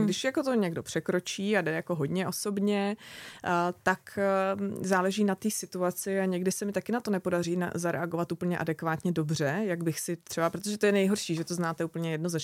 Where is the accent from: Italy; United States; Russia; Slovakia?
Slovakia; Když třeba my už vypadneme, tak jako automaticky no, prostě Slováci. A je to takový hezký, protože jsme se narodili v Československu, že já jsem ještě to dítě.